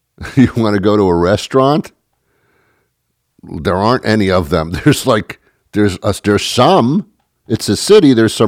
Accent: New York City, New York, United States; now in Boston, United States; I'm in the Boston area. That's where I live. And I'm from New York City.

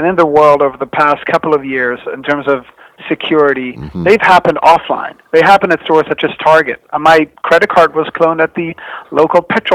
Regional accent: Sweden; I'm from Sweden originally, but I love traveling in the U.S.

